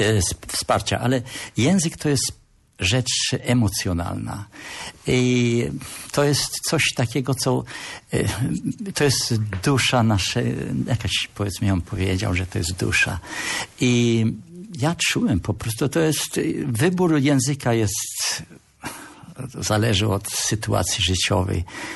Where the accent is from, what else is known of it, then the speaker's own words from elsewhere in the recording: Gdynia, Pomeranian Voivodeship, Poland; Ja jestem urodzony w Gdyni, mój ojciec jest z Torunia.